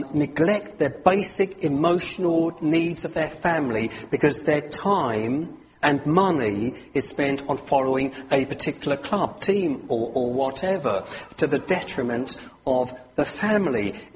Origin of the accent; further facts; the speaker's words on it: United Kingdom; I also am thankful for the success of the GB team, being British.